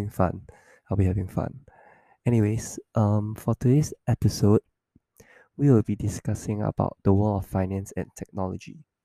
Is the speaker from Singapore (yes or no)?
yes; Singapore; Yeah, I'm a Singaporean boy.